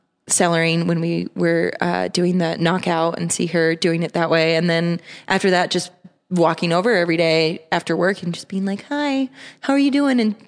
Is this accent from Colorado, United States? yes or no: yes; Colorado, United States; though I grew up in Colorado